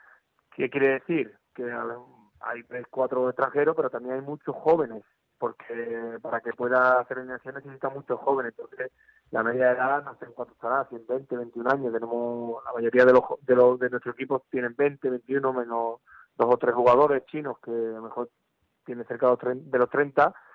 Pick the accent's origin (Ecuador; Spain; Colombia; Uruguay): Spain; moved away; En este caso yo vengo de España